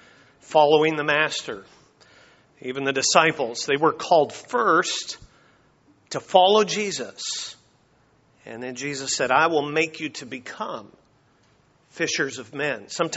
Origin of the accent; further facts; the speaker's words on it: Canada; For myself, growing up in Canada, you may or may not be aware of this, but we have really strict gun control laws in Canada